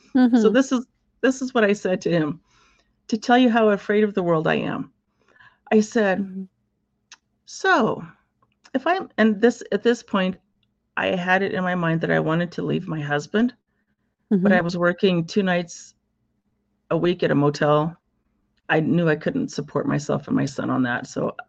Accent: Oregon, United States; And I grew up in Eastern Oregon, very small community. We lived out on a farm, a ranch.

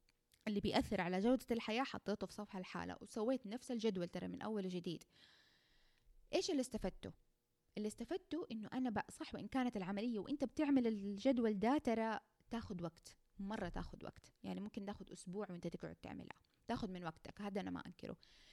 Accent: Saudi Arabia; ما لقيت ولا دراسة صارت عندنا في السعودية

